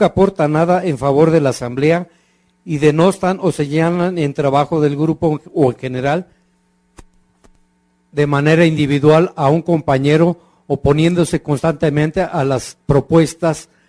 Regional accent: Azcapotzalco, Mexico City, Mexico; vengo del pueblo de Santa Bárbara en Azcapotzalco.

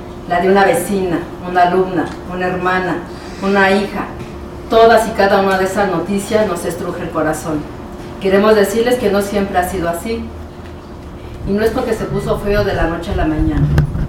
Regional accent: State of Mexico, Mexico; nosotros venimos del Estado de México, que más bien comentamos que somos del oriente del Estado de México.

